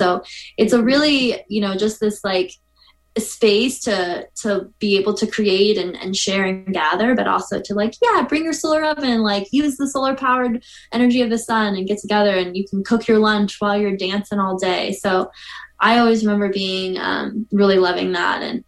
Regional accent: Quincy, United States; I mean, well, I grew up in Quincy, and I actually, as a little kid, I went to the solar cook-off with my parents.

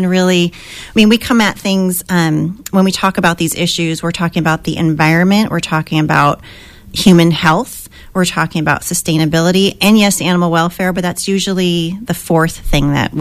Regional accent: New York, United States; now in California; I grew up in New York, and I don't think I ever really quite got off of East Coast time

